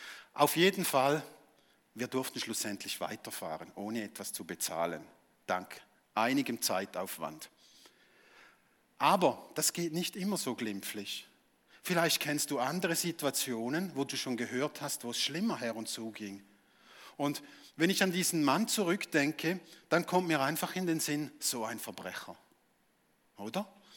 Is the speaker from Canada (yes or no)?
no; Switzerland; So als typischer Schweizer würde ich mal sagen, da geschieht relativ wenig.